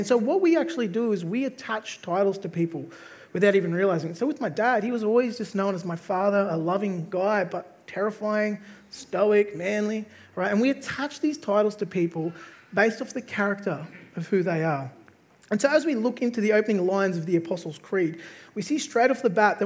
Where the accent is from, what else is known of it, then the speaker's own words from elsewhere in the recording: South Africa; accent: Australian; I'm actually not Australian. Surprise, right? I am actually South African.